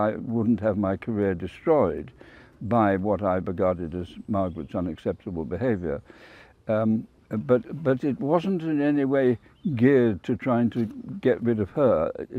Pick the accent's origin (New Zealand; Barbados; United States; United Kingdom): United Kingdom; Wales; I was brought up in South Wales